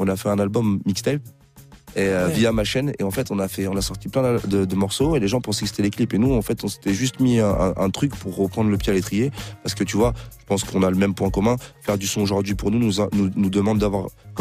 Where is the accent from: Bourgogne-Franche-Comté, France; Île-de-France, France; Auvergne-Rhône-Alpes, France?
Île-de-France, France; Paris; Je suis pas de Bordeaux, je suis de Paris.